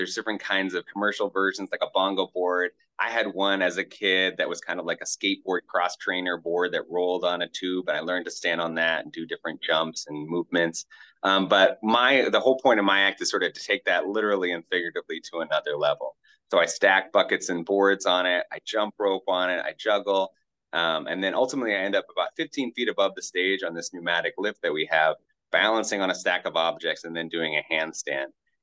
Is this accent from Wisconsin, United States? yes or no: no; Maine, United States; And he's from my home state of Maine.